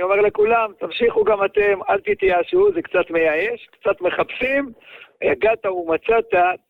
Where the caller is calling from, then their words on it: Beitar Illit, Judea and Samaria, Israel; אני מאזור ביתר